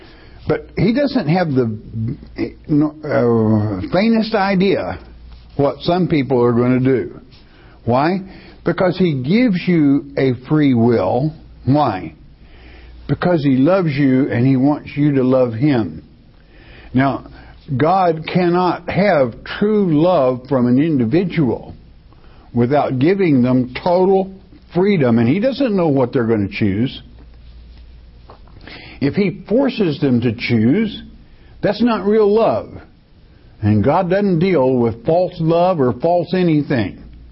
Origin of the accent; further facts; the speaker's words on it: United States; Because I'm an American. And because I know my fellow citizens.